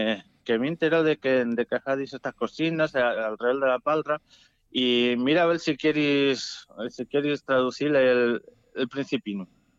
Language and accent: Spanish; Madrid, Community of Madrid, Spain; born there; emigraron a Madrid, sí, que es donde nací yo, en Madrid.